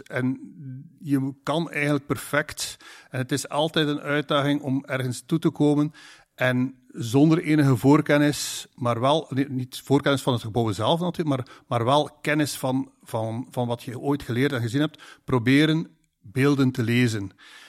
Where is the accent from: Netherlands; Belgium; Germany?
Belgium; West Flanders; want ik kom uit West-Vlaanderen